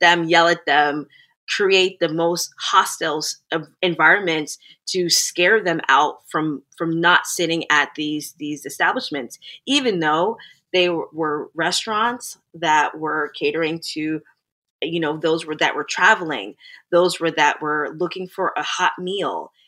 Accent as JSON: {"language": "English", "country": "Jamaica", "said": "being I'm a Jamaican woman and my husband is a Greek background."}